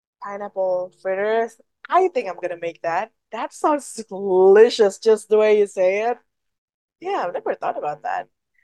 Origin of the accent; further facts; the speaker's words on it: Indonesia; moved away as an adult; I grew up in Indonesia my whole life. I traveled to other countries when I was like 19